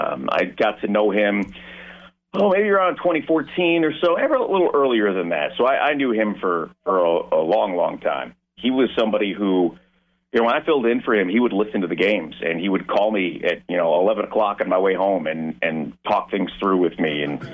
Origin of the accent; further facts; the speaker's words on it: East Coast, United States; now in Portland, United States; I grew up on the East Coast. I did not grow up a Trailblazers fan, but I've been in Portland for over 20 years now.